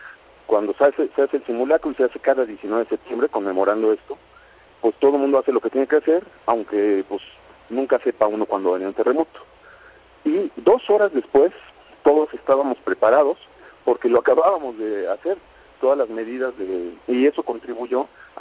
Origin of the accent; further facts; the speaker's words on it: Mexico; todos esos son retos que tenemos que enfrentar como mexicanos.